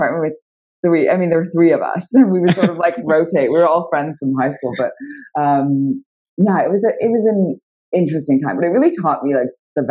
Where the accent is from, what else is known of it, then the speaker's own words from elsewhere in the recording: Toronto, Ontario, Canada; I grew up in Toronto.